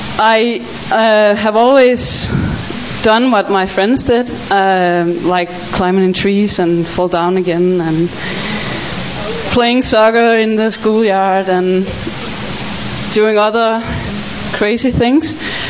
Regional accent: Copenhagen, Capital Region of Denmark, Denmark; English is a second language; I grew up in Copenhagen, the capital of Denmark

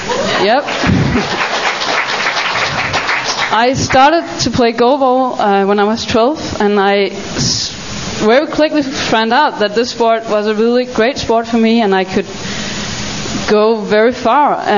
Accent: Copenhagen, Capital Region of Denmark, Denmark; English is a second language; I grew up in Copenhagen, the capital of Denmark

